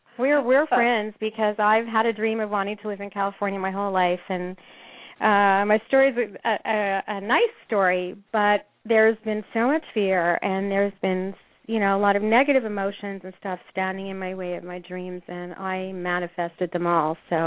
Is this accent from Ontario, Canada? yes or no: no; Montreal, Quebec, Canada; And I said hello and said, I'm from Montreal, and I blah, blah, blah, and gave her my whole story.